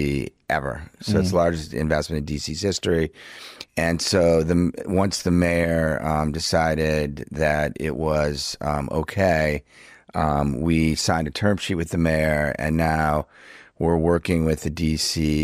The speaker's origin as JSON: {"language": "English", "town": "Chevy Chase", "region": "Maryland", "country": "United States", "tie": "born or raised there", "said": "And, you know, I grew up there. I grew up in Chevy Chase, Maryland."}